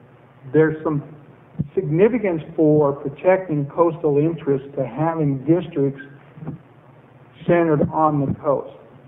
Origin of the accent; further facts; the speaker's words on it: Florence, Oregon, United States; I'm from Florence up in Lane County.